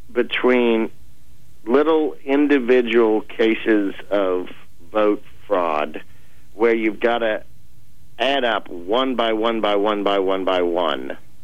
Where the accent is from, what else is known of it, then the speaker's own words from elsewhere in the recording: Philadelphia, Pennsylvania, United States; It's a time honored tradition in big Democratic controlled cities like Chicago and my hometown, Philadelphia, to do precisely what they're doing.